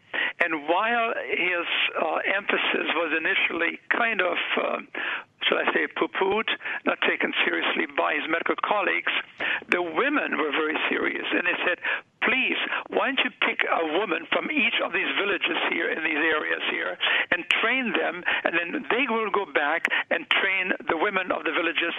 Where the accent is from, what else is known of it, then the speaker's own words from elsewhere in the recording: Germany; moved away; I grew up in Germany under very humble circumstances after World War II.